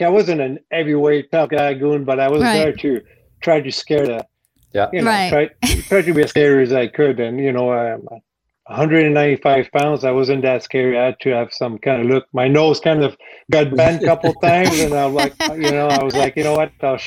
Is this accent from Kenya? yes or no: no; France; accent: French; English is a second language; now in United States; I can't get rid of my French accent. I don't know why it's still there after 27 years of being in the States